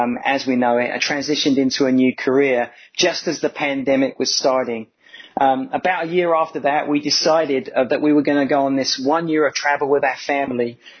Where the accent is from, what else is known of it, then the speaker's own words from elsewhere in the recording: Brentwood, East of England, United Kingdom; moved away as an adult; now in United States; I originally grew up in Brentwood here in Essex. And if you're listening to my accent, you might be thinking that doesn't sound like an Essex accent to you.